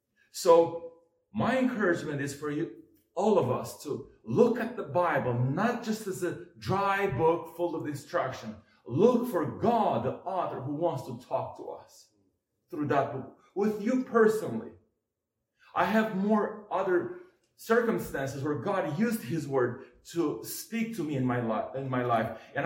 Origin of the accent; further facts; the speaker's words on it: Moldova; now in United States; I grew up in the Republic of Moldova in Europe.